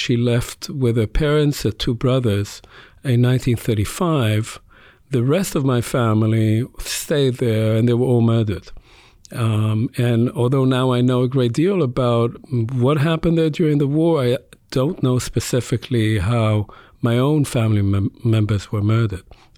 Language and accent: English; Israel; I had studied this author when I was in high school growing up in Israel.